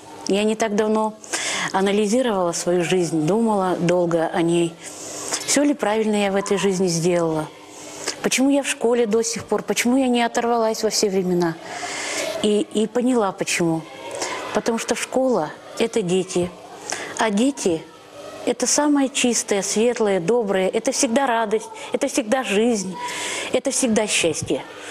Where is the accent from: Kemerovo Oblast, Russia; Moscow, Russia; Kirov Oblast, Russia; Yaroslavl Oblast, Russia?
Kirov Oblast, Russia; Yurya; born there; Мама была вологодская. Под Юрьей там было поселение. Я уже сама родилась в Юрье.